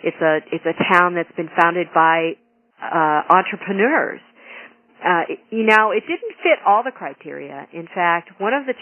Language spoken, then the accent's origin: English; Chicago, Illinois, United States; I was very reluctant to deem Chicago a Ren-Gen city because I thought, you know, well, it's my hometown.